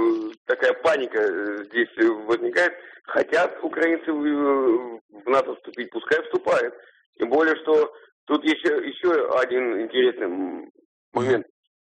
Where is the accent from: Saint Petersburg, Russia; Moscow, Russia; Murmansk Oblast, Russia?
Saint Petersburg, Russia; я из Санкт-Петербурга.